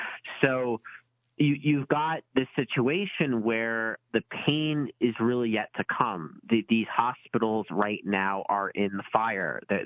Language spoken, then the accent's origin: English; New York, United States; my personal fear as a New Yorker is Cuomo is going to use this crisis to drive a severe austerity budget down the throats of New Yorkers.